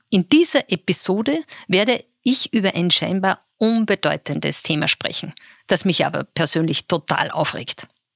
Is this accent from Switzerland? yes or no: no; Gmunden, Upper Austria, Austria; Und ich kann nur ein Beispiel sagen, ich komme ja aus Gmunden.